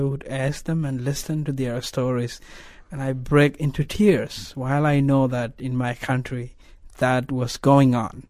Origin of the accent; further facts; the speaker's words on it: Sudan; And when I grew up in Sudan, I always questioned myself, why the war?